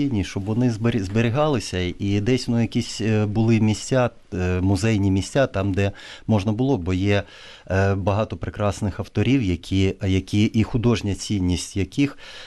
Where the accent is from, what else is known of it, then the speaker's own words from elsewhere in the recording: Zaporizhzhia, Zaporizhzhia Oblast, Ukraine; born there; враховуючи те, що я сам народився в Запоріжжі, я пригадую біля дамби ГЕС оцей величезний пам'ятник